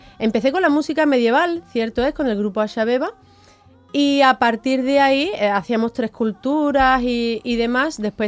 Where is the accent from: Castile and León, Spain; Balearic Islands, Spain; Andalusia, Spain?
Andalusia, Spain; Alcalá de Guadaíra; siendo andaluza y de Alcalá de Guadaira